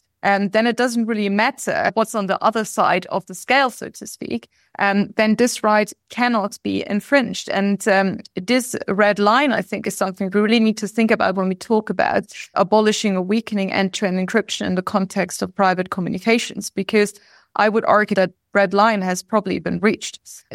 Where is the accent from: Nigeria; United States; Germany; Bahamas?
Germany; I think, of course, I'm from Germany and I work a lot in the EU